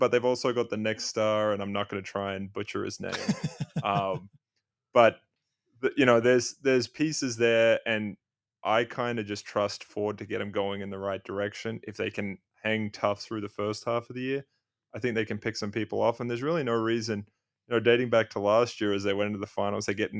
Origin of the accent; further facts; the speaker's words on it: Adelaide, South Australia, Australia; I grew up in Adelaide.